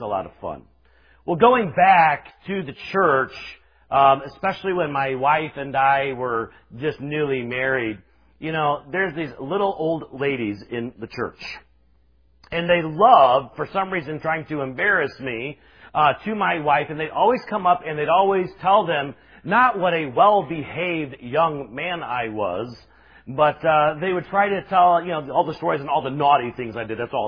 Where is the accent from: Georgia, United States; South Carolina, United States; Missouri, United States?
South Carolina, United States; Star; I grew up in Star, South Carolina, and most of you have absolutely no idea where that is. It's about an hour south of Greenville. I grew up in a small church.